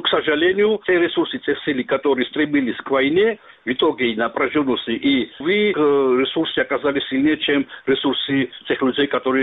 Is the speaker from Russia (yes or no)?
no; Abkhazia, Georgia; и то, что мы, абхазы, грузины, это братья, сестры.